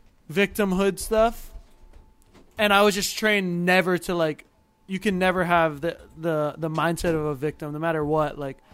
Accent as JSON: {"language": "English", "region": "Hawaii", "country": "United States", "said": "I'm like, I'm from Hawaii."}